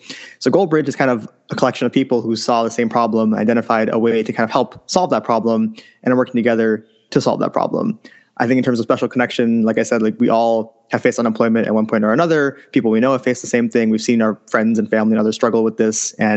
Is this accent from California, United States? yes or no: yes; Cupertino, California, United States; now in San Francisco, United States; I am from the Bay Area, from Cupertino, went to Cupertino High School. Went to college, like I said, in Berkeley, and I'm currently living in San Francisco. So Bay Area, love it. Been here my whole life